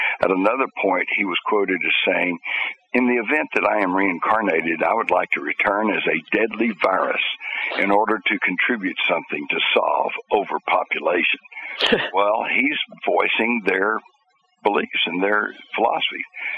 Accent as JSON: {"language": "English", "region": "Texas", "country": "United States", "tie": "born or raised there", "said": "When I was growing up in Texas, we took guns to school."}